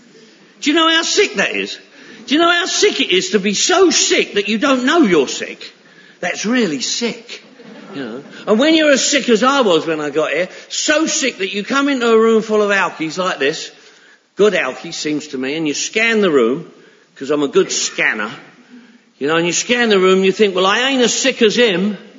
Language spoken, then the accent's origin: English; Harrow on the Hill, London, United Kingdom; now in Los Angeles, United States; I live in Los Angeles now. I've been living in Los Angeles for 31 years, you know, but I'm originally from Harrow on the Hill.